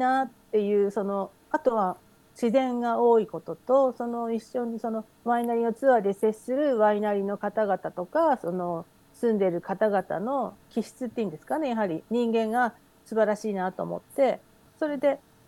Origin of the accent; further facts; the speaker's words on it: Tokyo, Japan; 私もともと東京出身なんですけども、東京からそのチャールトンっていうメインストリートに郵便局と銀行とスーパーとパブでおしまいみたいな、すごい小さなところだったんですね。